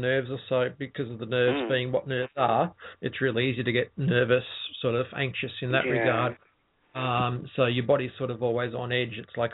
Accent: Australia; But certainly as an Aussie male, it's lik

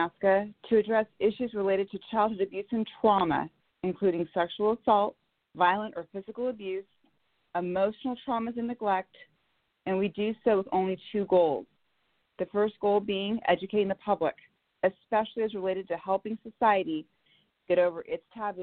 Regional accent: Bellevue, Washington, United States; I am from Bellevue, Washington.

